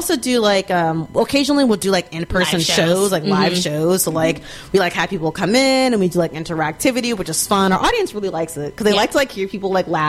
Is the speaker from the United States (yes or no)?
yes; Missouri City, Texas, United States; I'm from Mo City.